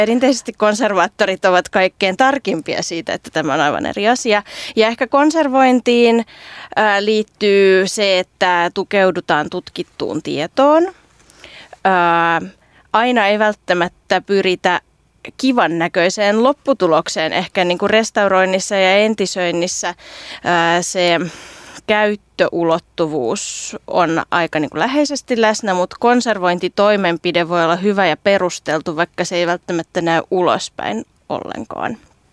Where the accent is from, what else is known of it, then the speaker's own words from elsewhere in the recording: Saint Petersburg, Russia; now in Finland; mä oon asunut lapsena Pietarissa